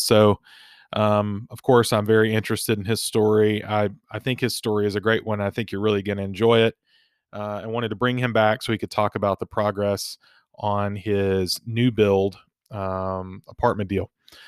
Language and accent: English; Florence, Alabama, United States; Yeah. So I grew up in Florence, Alabama as well.